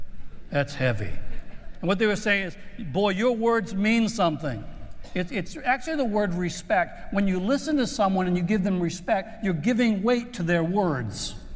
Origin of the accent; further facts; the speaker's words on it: Gardiner, Maine, United States; I come from Gardner, Maine. Has anybody ever heard of Gardner, Maine? No one has. 5,000 people, nowhere, nothing's happening there.